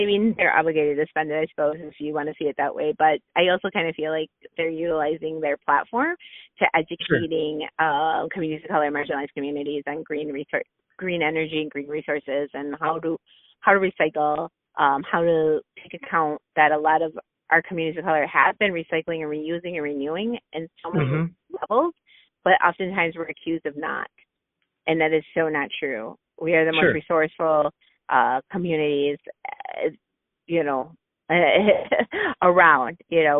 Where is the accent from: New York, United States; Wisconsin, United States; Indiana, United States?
Wisconsin, United States; because I'm from Wisconsin, I get that. But at the same, we're all very uncomfortable in Wisconsin talking about anything like